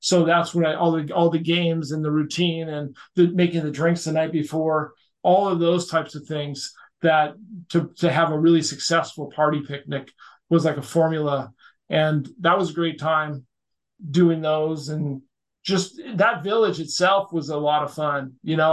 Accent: Newport Beach, California, United States; So it was kind of an expectation growing up in Newport Beach.

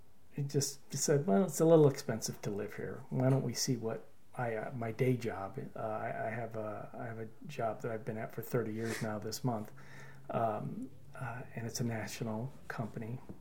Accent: Griffith, Indiana, United States; Well, I was raised in Griffith, Indiana, near Gary, Indiana, Chicago, that area.

